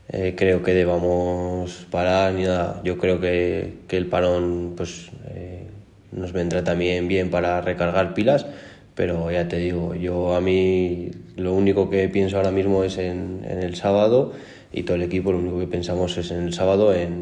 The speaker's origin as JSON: {"language": "Spanish", "town": "Logroño", "region": "La Rioja", "country": "Spain", "moved": "yes", "lives_now": "Monfarracinos, Spain", "said": "yo vivo con Fermín, que somos los dos de Logroño y vivimos en Monferracinos"}